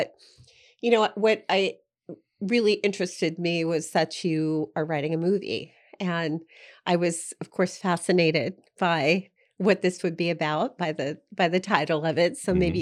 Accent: Ireland; And of course, I had to control, being Irish, I was like, just got to control yourself here.

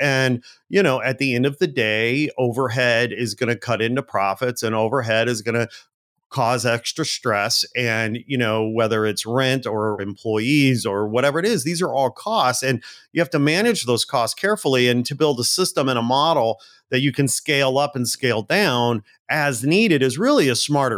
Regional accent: Chicago, Illinois, United States; I was originally from Chicago, and I used to travel and I'd say I'm from Chicago

